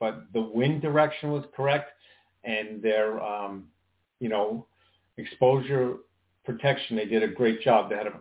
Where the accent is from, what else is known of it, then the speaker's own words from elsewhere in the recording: Queens, New York, United States; born there; Some of the downtown area has it, but where I was born in Queens, man, there's still a ton of that stuff.